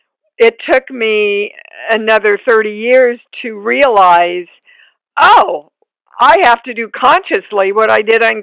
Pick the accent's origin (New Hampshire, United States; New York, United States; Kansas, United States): Kansas, United States; I was raised in Kansas, and I had this kind of innate, naive understanding of life that we're just taking care of.